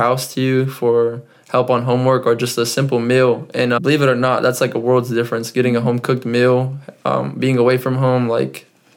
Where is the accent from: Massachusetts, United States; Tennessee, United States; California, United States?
California, United States; Fresno; And my teacher gives an introduction, and she's like, I'm from Fresno, California.